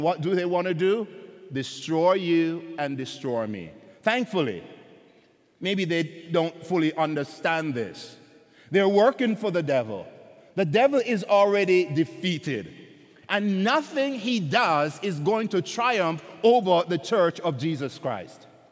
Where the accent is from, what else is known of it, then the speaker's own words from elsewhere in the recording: Jamaica; growing up in Jamaica, maybe it was just our family.